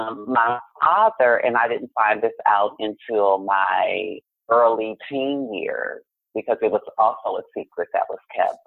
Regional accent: Kansas City, Missouri, United States; because I grew up in Kansas City, Missouri.

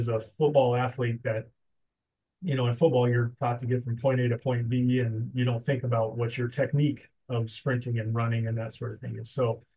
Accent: Nebraska, United States; some people from Nebraska in my hometown and their neighboring counties, kind of learned of my story.

